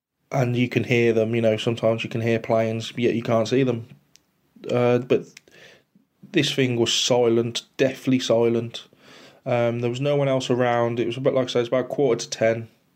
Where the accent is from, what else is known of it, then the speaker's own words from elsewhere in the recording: Halesowen, West Midlands, United Kingdom; I come from the West Midlands in England